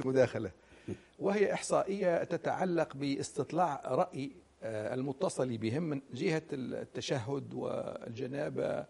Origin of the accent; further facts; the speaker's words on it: Tunisia; وعندنا في تونس